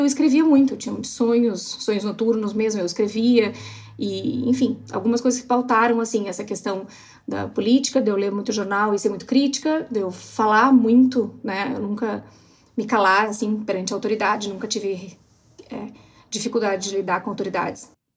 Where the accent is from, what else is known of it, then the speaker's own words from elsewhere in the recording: Alegrete, Rio Grande do Sul, Brazil; Então, eu nasci no Alegrete. A minha cidade se chama Alegrete, no Rio Grande do Sul.